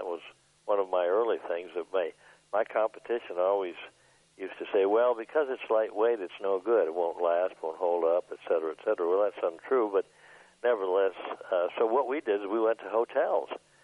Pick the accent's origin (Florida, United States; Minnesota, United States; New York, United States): Minnesota, United States; Duluth; born there; That's correct. I was born in Duluth.